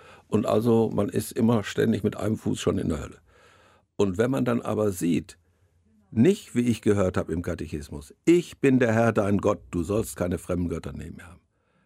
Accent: Bottrop, North Rhine-Westphalia, Germany; born there; Ich bin übrigens auch in Bottrop geboren, aber das spielte da keine Rolle, weil ich ja lange weg war

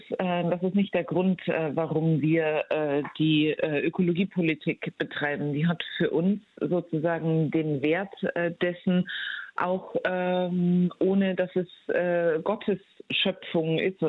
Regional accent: Bavaria, Germany; Ich bin in Bayern groß geworden, da ist man selbstverständlich in dem Teil Bayerns, wo ich herkomme, auf dem Dorf. Es war ein sehr kleines Dorf, bayerisch-katholisch sozialisiert.

